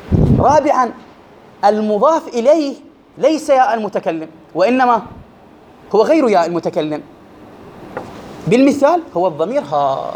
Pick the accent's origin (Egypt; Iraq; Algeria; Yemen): Iraq; accent: Iraqi; إحنا عندنا إخواني بلهجتنا العراقية